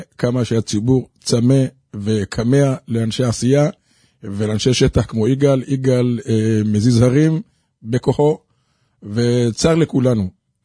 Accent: Jerusalem, Jerusalem District, Israel; also born or lived in Ofakim; בילדות אמנם גדלתי בירושלים, אבל אחרי החתונה גדלתי באופקים.

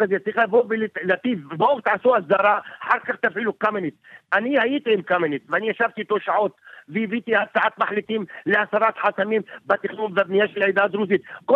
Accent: Yarka, Northern District, Israel; אני דרוזי מירקה

